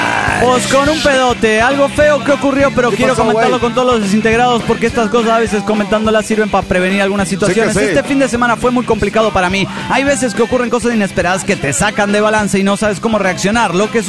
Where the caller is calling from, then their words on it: Los Cabos, Baja California Sur, Mexico; de Los Cabos, Baja California.